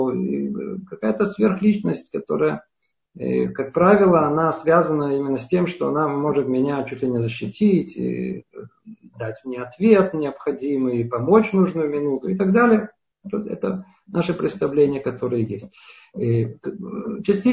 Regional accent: Russia; мы, Балей Тшува, выходцы из России

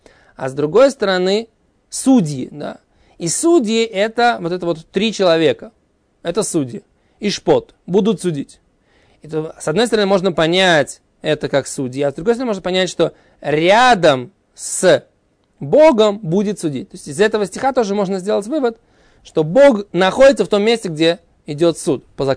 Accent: Saratov, Saratov Oblast, Russia; born there; в моем любимом Саратове, где я родился

